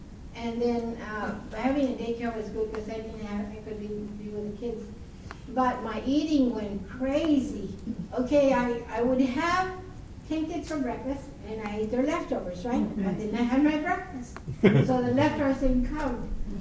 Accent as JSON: {"language": "English", "region": "New Mexico", "country": "United States", "tie": "born or raised there", "also_born_or_lived": "California", "said": "Then I was born and raised in New Mexico. And we moved to California because there weren't any jobs for us. But then later on, I moved back."}